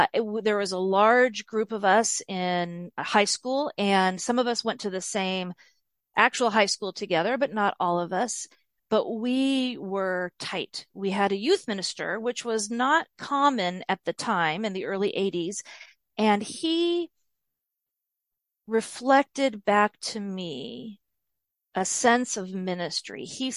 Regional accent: Olathe, Kansas, United States; So I say I was a Midwesterner. I'm a Midwesterner, a Kansas girl at heart.

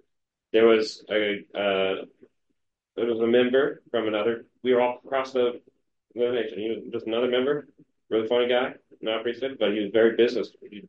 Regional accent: the South, United States; And I'm from the South. There's a lot of dissonance in the way and how things have gone.

